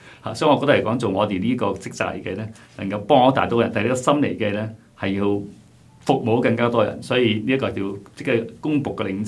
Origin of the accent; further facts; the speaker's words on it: China; also born or lived in Hong Kong; 我在中国长大，我香港有一些年在香港做事